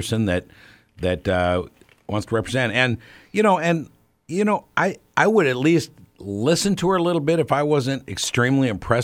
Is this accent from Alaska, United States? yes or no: yes; Fairbanks, Alaska, United States; I'm a kid from Fairbanks, right?